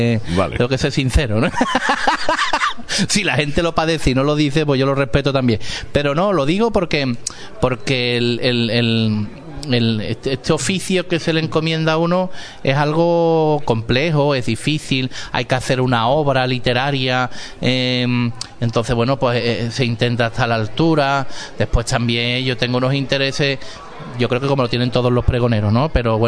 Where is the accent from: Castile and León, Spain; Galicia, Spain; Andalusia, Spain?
Andalusia, Spain; Lebrija; es mi pueblo de Lebrija